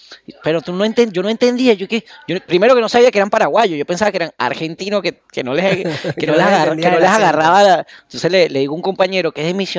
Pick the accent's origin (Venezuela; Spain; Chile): Venezuela; o uno como venezolano a veces está fuera del país y cree que trabaja un montón